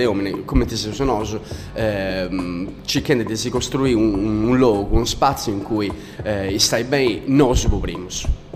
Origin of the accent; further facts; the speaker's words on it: Siamanna, Sardinia, Italy; moved away; also born or lived in Rome; Di Siamanna. Sono di Siamanna, poi deciso di andare a Roma